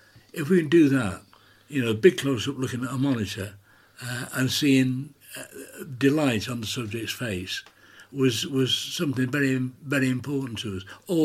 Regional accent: England, United Kingdom; So I said, "Well, I'm trying to explain that we're from England, and we'd like you to do a minute for Pat, your friend."

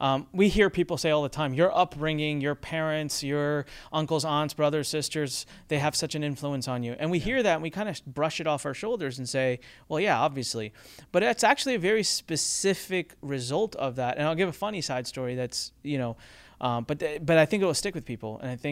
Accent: United States; I'm brown. I'm Indian. Like, this English is not my thing. Yeah. But I'm born and brought up in America. I've been in America my whole life

